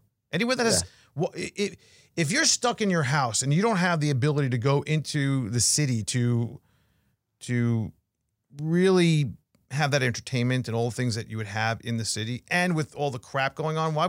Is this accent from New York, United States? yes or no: yes; New York, United States; moved away; I mean, listen, I'm a New Yorker. I came down here in 87